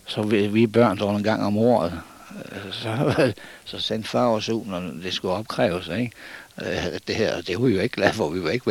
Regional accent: Klitmøller, North Denmark Region, Denmark; born there; Jeg er født, min far var købmand, og jeg er født ned på, jeg må sige, det gamle købmandsgård

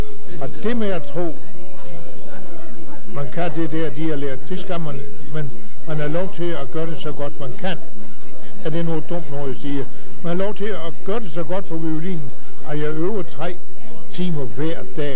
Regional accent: Hundborg, North Denmark Region, Denmark; moved away as an adult; also born or lived in Vang / Canada; now in Copenhagen, Denmark; jeg er født i Vang, men jeg kom til Hundborg, da jeg var 3 år. Jeg går i Hundborg skole.

